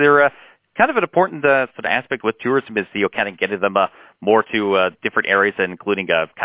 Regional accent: Strathmore, Alberta, Canada; now in Peace River, Canada; I'm originally from Strathmore, so I got, lots of friends and family around the Calgary area where, I mentioned that I live at Peace River.

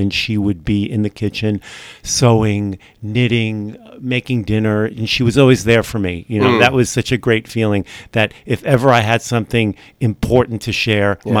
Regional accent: California, United States; also born or lived in New York; So I grew up there. I was actually born in New York. Mm-hmm. We moved. It was the dream to go west in 1962. And we started our lives in Southern California.

